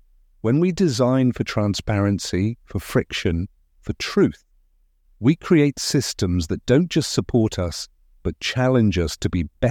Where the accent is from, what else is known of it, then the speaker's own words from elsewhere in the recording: London, United Kingdom; Growing up in London, I was surrounded by voices, raw, loud, unscripted.